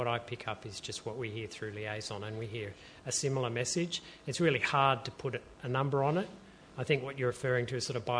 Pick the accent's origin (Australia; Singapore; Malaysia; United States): Australia; Melbourne, Victoria; born there; I was born in Melbourne, but that's about the extent of it. And then I visit there occasionally.